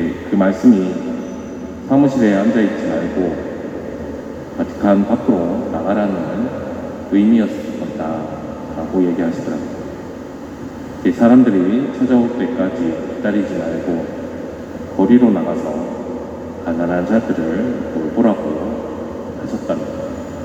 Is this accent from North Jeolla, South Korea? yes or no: no; Daegu, South Korea; 그래서 다른 한국 시민들, 저희 대구 시민들은 왔다고, 됐다고 자랑하더라고요